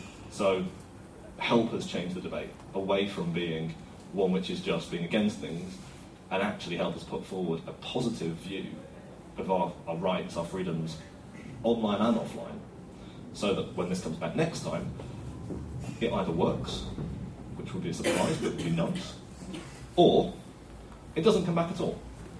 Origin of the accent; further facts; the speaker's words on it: Yorkshire and the Humber, United Kingdom; but I'm from Yorkshire, so I'll say it again